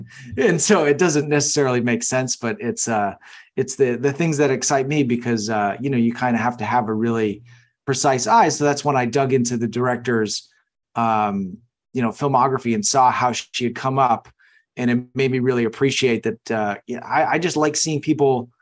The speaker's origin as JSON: {"language": "English", "region": "East Coast", "country": "United States", "tie": "born or raised there", "said": "I love lighthouses. I grew up on the East Coast."}